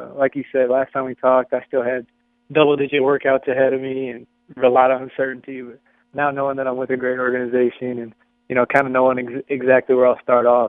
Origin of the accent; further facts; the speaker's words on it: Iowa, United States; but I'm from Iowa. I have to handle that, so not too worried about that.